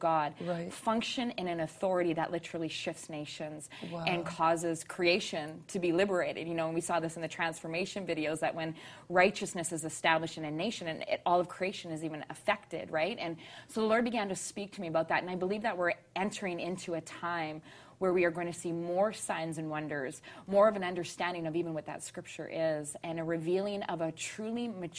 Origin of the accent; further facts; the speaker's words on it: Canada; even though I'm Canadian.